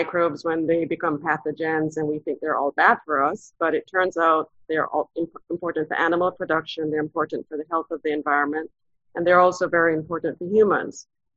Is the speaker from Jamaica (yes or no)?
yes; Jamaica; also born or lived in Trinidad and Tobago; I grew up in Jamaica. I did undergrad at the University of the West Indies in Trinidad and Tobago, and then ended up doing a PhD at Cornell.